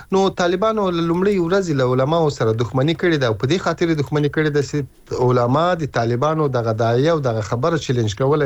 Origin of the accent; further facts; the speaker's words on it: Ghazni, Afghanistan; زه د غزنی ولایت یم